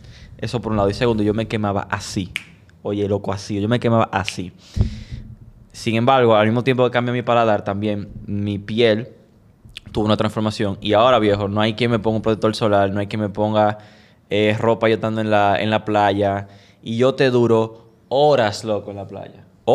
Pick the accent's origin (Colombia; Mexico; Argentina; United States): United States; O sea, yo soy norteamericano